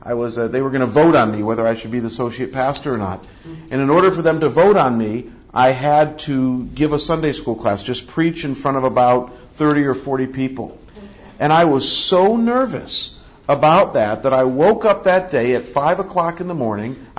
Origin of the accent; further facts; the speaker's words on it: Scottsdale, Arizona, United States; I'm from Scottsdale, Arizona. I am senior pastor at Scottsdale Bible Church.